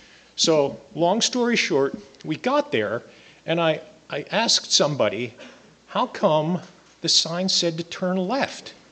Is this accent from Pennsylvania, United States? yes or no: yes; Pennsylvania, United States; because I'm from Pennsylvania, where we know how to put arrows indicating straight on our signs.